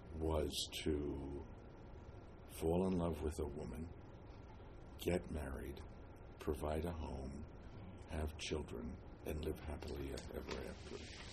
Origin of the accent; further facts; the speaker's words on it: Trenton, New Jersey, United States; moved away as an adult; also born or lived in Pennsylvania / Virginia / Washington; I was born in Trenton, New Jersey, and I lived there all of my childhood life, and I then moved from New Jersey to Pennsylvania